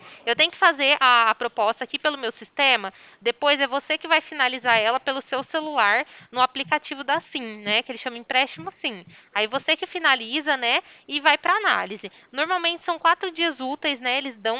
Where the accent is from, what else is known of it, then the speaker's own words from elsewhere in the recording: Sertãozinho, São Paulo, Brazil; Eu sou daqui de Sertãozinho, você é de outra cidade, né?